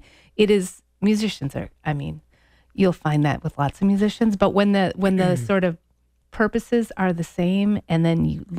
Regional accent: Brainerd, Minnesota, United States; Even if, you know, growing up in the Brainerd area and with the parade there, that is the hugest thing ever.

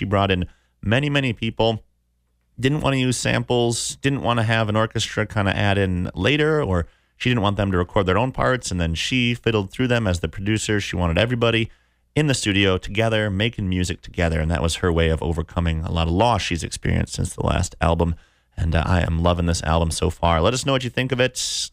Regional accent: Viroqua, Wisconsin, United States; there was a bagger and a cashier who I believe still works in Viroqua in my hometown at what the grocery store morphed into, named Chad.

